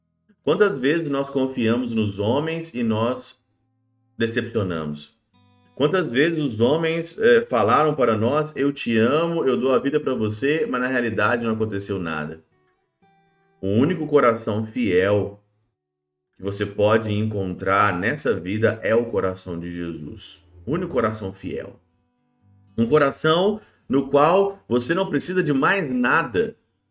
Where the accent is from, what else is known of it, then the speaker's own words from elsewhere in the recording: Ouro Branco, Minas Gerais, Brazil; Desde criança, sempre participava de uma missa em Miguel Burnier, perto de Ouro Branco, que é a minha cidade natal.